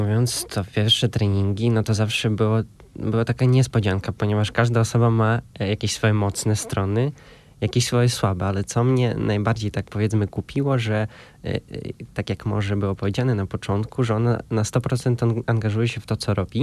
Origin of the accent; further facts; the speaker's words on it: Ivano-Frankivsk, Ivano-Frankivsk Oblast, Ukraine; Polish is a second language; now in Poland; Ja pochodzę z Ukrainy, z miasta Iwano-Frankiwsk. Też pozdrawiam moje miasto.